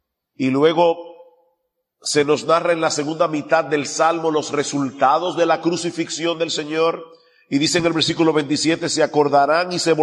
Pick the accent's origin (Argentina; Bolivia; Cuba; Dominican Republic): Dominican Republic; yo soy palestino yo soy dominicano, pero soy palestino de descendencia.